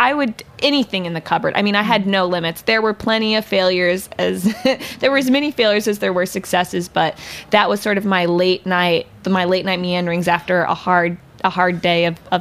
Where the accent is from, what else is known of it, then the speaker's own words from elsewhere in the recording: Virginia, United States; And I grew up in Virginia, in Northern Virginia. There's nothing special about it, sort of just cookie cutter homes.